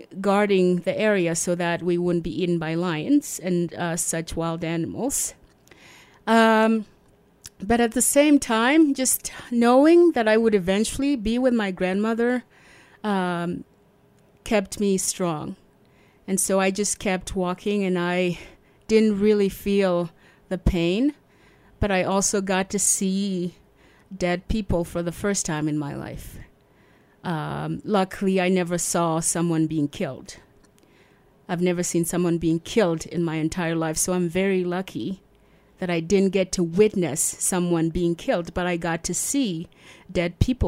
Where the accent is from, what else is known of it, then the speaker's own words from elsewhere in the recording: South Sudan; And since I'm from the Dinka tribe, and we had to go back to my grandmother's village, we couldn't stay there because all of a sudden our village was being attacked.